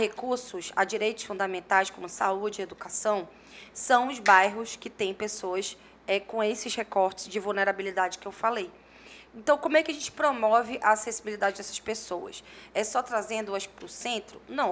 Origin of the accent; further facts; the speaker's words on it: Paraíba, Brazil; eu sou uma mulher e sou uma mulher nordestina. Eu sou da Paraíba e vim para o Amazonas